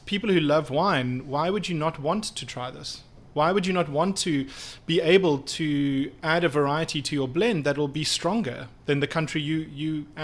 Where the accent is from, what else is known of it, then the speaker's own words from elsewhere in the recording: Stellenbosch, Western Cape, South Africa; So I grew up in South Africa. So I grew up in Stellenbosch and live between Cape Town, London, and the States at the moment.